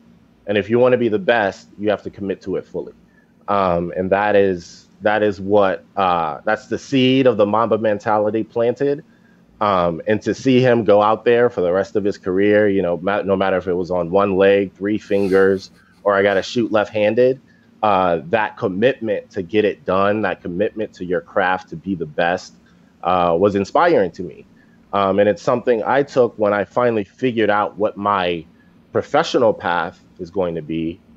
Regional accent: New Orleans, Louisiana, United States; moved away; also born or lived in Los Angeles; and I grew up in New Orleans, but I was actually born in Los Angeles, and my mom moved back home to New Orleans when I was really young, 2 or 3 years old.

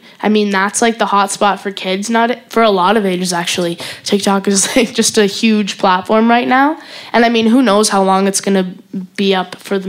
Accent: Calgary, Alberta, Canada; Calgary, Canada.

